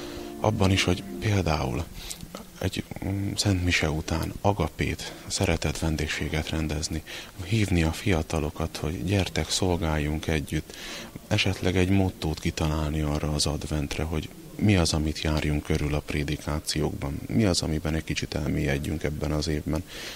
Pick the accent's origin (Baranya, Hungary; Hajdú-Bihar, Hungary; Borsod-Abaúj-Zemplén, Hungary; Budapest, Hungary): Baranya, Hungary; a szülőfalumban, Baranya megyében van ez a kis település